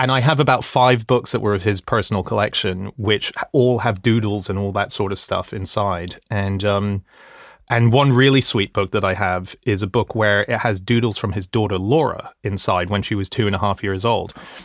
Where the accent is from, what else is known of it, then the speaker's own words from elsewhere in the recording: Hong Kong; I grew up in Hong Kong, which was a very bizarre place to grow up in.